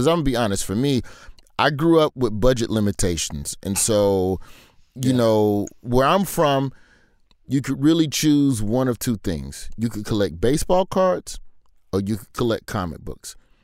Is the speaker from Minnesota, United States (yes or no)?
no; Birmingham, Alabama, United States; growing up in Birmingham, you did not go to the white side of town unless a white classmate had a birthday or unless it was time to go Christmas shopping.